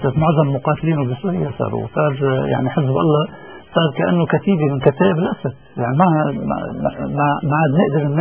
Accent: Lebanon; وحزب الله عم بحطنا كلبنانيين وخصوصا كشيعة عم بحطنا بمواجهة الشعب السوري

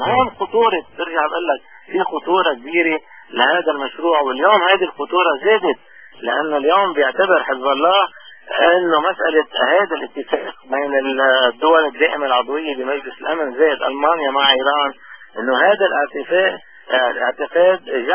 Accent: Lebanon; لذلك علينا كلبنانيين نكون واعيين لمخاطر كل ما يحدث في لبنان

